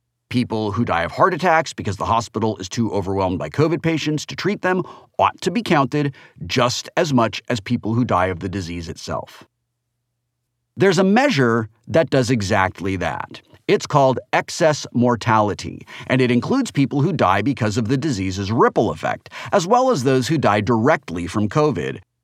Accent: Seattle, Washington, United States; in my hometown of Seattle

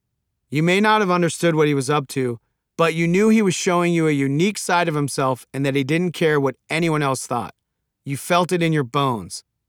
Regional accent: Virginia, United States; Growing up outside of Washington, D.C., in conservative Fairfax County, Virginia, I would pore over … every album, lyric, and persona.

